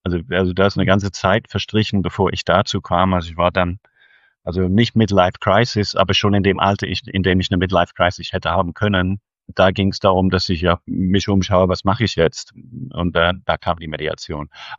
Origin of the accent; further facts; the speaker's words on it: United Kingdom; German is a second language; now in Germany; Ich bin ursprünglich aus Großbritannien, lebe aber seit den 80er Jahren in Deutschland